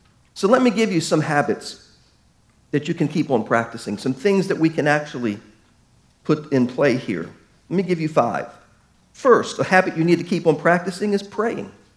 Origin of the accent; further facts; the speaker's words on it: Baltimore, Maryland, United States; Now, many of you know I'm from Baltimore.